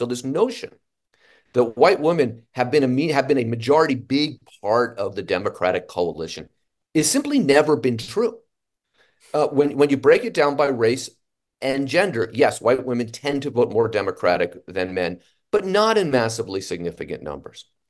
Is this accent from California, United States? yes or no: yes; San Francisco, California, United States; I'm from San Francisco, so earthquakes are fine.